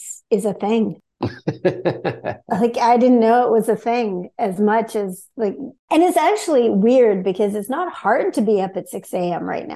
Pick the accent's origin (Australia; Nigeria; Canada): Canada; Alberta; And now I can say that I moved out here, but I'm originally from Alberta. So I'm actually a Westerner.